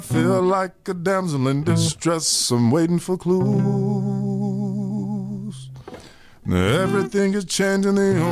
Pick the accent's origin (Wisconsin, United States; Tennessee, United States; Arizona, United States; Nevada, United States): Wisconsin, United States; Madison; But it was hard not to be influenced by Jimmy growing up in Madison.